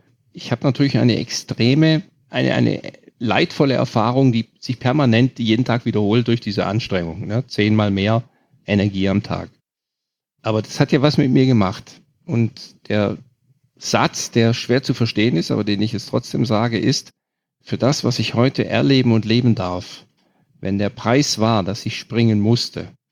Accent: Germany; ich bin Deutscher

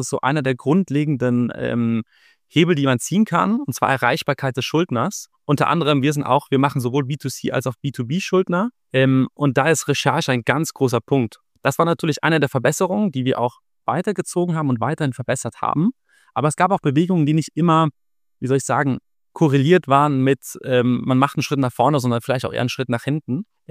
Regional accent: Mannheim, Baden-Württemberg, Germany; ich bin ursprünglich aus Italien, aber fernab von Namen eigentlich durch und durch Kartoffel. Bin in Mannheim aufgewachsen, habe eigentlich nahezu mein ganzes Leben lang in Deutschland verbracht.

